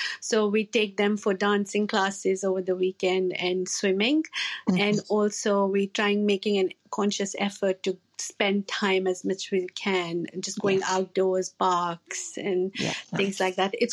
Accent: India; now in New Zealand; I'm originally from India. I've been in New Zealand for almost 10 years now. I'm a GP. I work in North Shore.

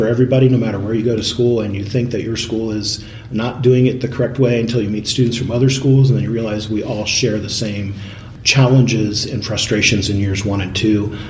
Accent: Ohio, United States; I grew up in Ohio, went to the University of Cincinnati for undergrad.

